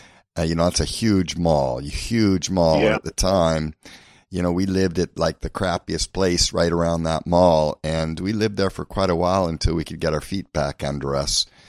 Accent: British Columbia, Canada; also born or lived in Vancouver; Yeah, we grew up in Canada, Vancouver. We were born, and then we hightailed it right up north from there into an area which is called the Chilcotin area

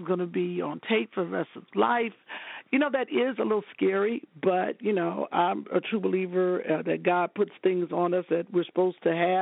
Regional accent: Cleveland, Ohio, United States; You know, I remember growing up in Cleveland, and my neighbor, Miss Weaver, she would, you know, we'd come home from school.

